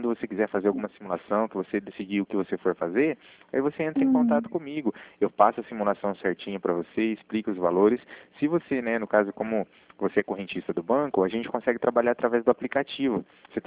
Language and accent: Portuguese; Cornélio Procópio, Paraná, Brazil; Eu sou aqui de Corneio Procópio, Regina, aqui próximo a Assis.